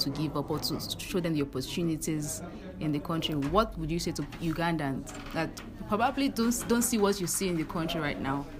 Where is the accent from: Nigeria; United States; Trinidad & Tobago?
Nigeria; because I am from Nigeria, and most people seem to have given up on situations of things in the country